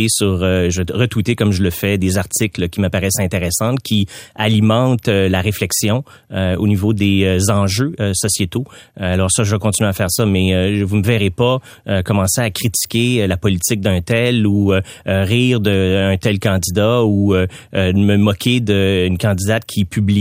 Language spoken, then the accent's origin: French; Montreal, Quebec, Canada; Vous savez, je viens de Quartierville, moi.